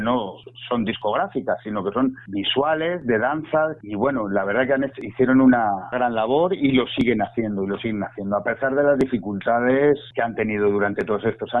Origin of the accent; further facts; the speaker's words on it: Madrid, Community of Madrid, Spain; Como madrileño, ¿no?, lo que he vivido es la escena madrileña, ¿no?